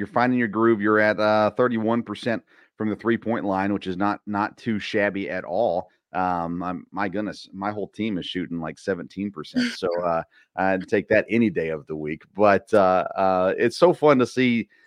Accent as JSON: {"language": "English", "region": "Tennessee", "country": "United States", "tie": "born or raised there", "said": "Now, I grew up in Tennessee."}